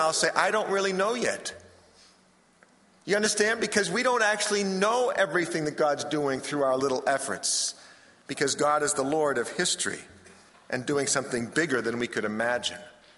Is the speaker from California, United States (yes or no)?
no; Massachusetts, United States; It may surprise you to know this, but I come from Massachusetts. You knew that already.